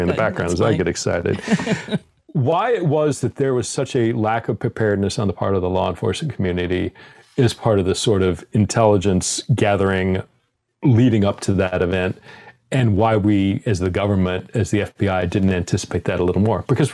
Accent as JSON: {"language": "English", "country": "United States", "said": "So as an American, as a national security professional, I was listening to this whole speech in disbelief and horror"}